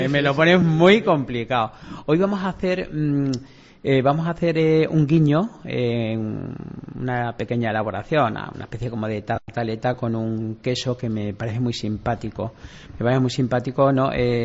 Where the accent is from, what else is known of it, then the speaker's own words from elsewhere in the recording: Casar de Cáceres, Extremadura, Spain; porque en el Casar, en mi pueblo, yo eso lo he visto